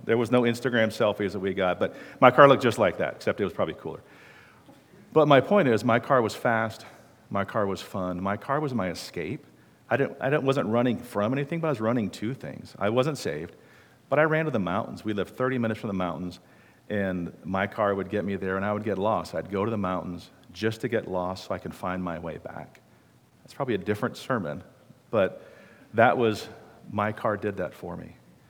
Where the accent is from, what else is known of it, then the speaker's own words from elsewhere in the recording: Colorado, United States; I grew up in Colorado. I was 15 when I got my learner's permit.